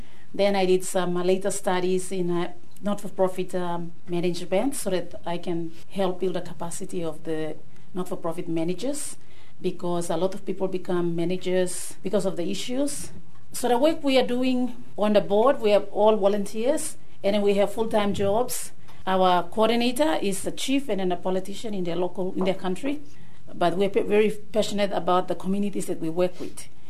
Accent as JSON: {"language": "English", "country": "Papua New Guinea", "said": "I'm from Papua New Guinea."}